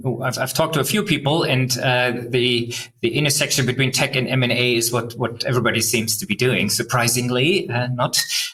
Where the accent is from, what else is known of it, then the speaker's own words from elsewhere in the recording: Berlin, Germany; lawyer here in Berlin, and I'm really looking forward to seeing many international colleagues here in my hometown.